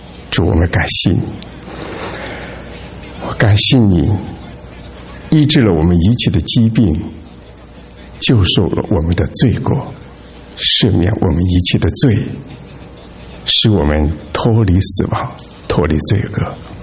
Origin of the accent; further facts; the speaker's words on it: Qingdao, Shandong, China; born there; 我于1958年出生在中国山东省青岛市一个基督徒家庭里。